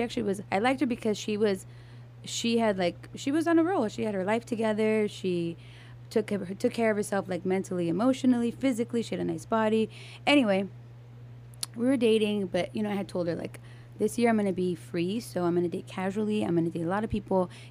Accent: California, United States; But see, I'm from the Valley, right? So I always go out to like Malibu, Venice, Santa Monica, like that side.

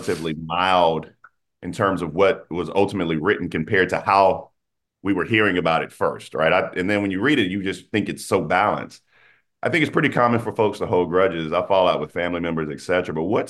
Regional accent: Denmark, South Carolina, United States; I'm from Denmark, South Carolina.

